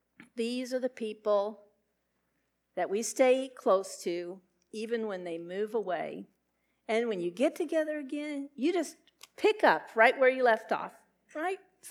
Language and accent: English; Texas, United States; So Pam and I found out we're both from Texas.